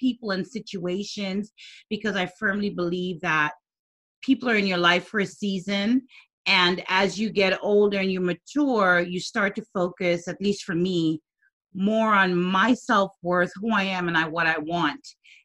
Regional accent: U.S. Virgin Islands; I'm from the Virgin Islands, and I grew up in poverty.

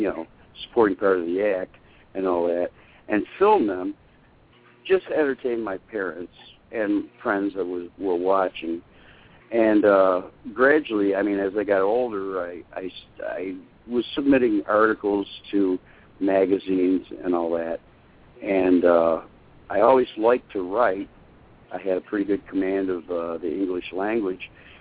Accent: Syracuse, New York, United States; I grew up in Syracuse, New York.

